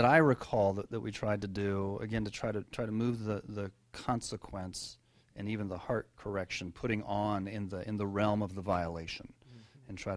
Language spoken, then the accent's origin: English; Colorado, United States; also born or lived in New Hampshire; we took a trip to Colorado where I was from. We were living in New Hampshire. I grew up in Colorado.